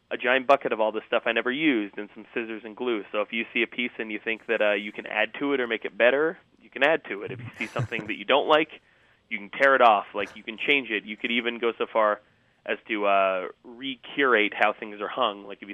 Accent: Vancouver, British Columbia, Canada; born or raised there; also born or lived in Winnipeg

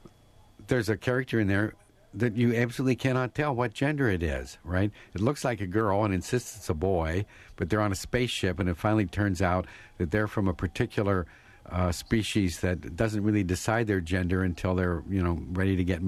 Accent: West Virginia, United States; I am from West Virginia. I have dual citizenship. I'm both a Canadian and an American.

